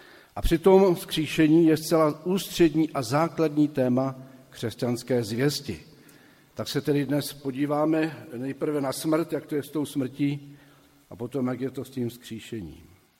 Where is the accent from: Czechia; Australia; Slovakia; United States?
Czechia; Zlín, Zlín Region; Nemocní neumírají doma, mrtví jsou, jak to bylo u nás ve Zlíně, na lesním hřbitově, daleko za městem.